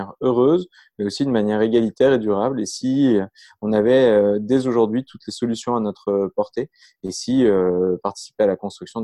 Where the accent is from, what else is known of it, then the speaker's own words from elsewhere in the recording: Grenoble, Auvergne-Rhône-Alpes, France; moved away as an adult; also born or lived in Colombia / Philippines; now in Paris, France; j'ai 33 ans, je vis effectivement à Paris, en France, même si je viens de Grenoble, donc des montagnes des Alpes.